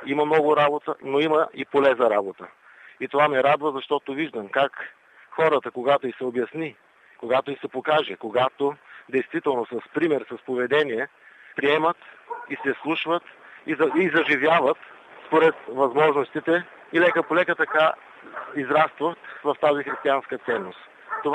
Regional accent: Bardarski Geran, Vratsa Province, Bulgaria; Значи аз съм роден и израснал в Бърдарски Геран

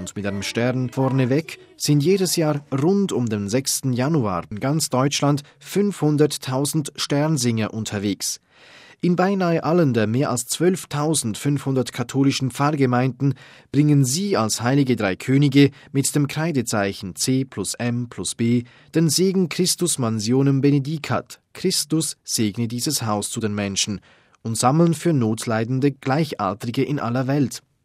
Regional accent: Switzerland; wir werden dann mein Heimatland, die Schweiz, besuchen

